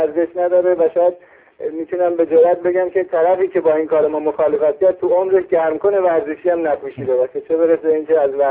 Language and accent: Persian; Ardabil, Ardabil Province, Iran; چون من خودم بچه اردبیل هستم